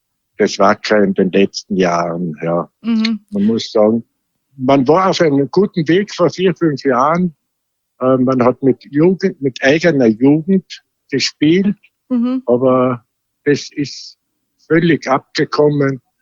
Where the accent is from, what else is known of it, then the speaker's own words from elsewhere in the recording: Tyrol, Austria; Ich muss sagen, wir sind alle Tiroler sind überrascht über die Leistung der Wattener.